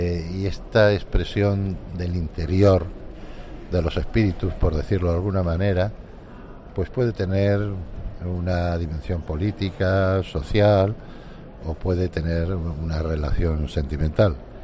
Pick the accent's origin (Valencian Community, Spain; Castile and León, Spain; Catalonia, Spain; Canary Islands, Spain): Canary Islands, Spain; porque soy canario y he tenido familia canaria en Venezuela.